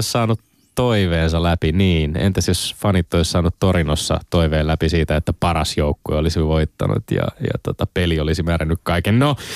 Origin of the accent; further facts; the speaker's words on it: Helsinki, Uusimaa, Finland; Niin ylpeä ja iloinen siitä, että kotikaupunkini Helsingin historiallinen paikka Eurooppa-liigan lohkovaiheessa varmistui eilen iltana.